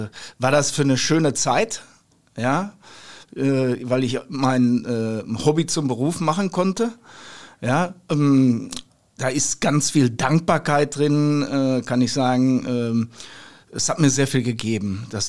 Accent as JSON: {"language": "German", "town": "Holzwickede", "region": "North Rhine-Westphalia", "country": "Germany", "tie": "born or raised there", "also_born_or_lived": "Dortmund, Germany / Cologne, Germany", "said": "gewohnt haben wir in Holzwickede, meine Eltern."}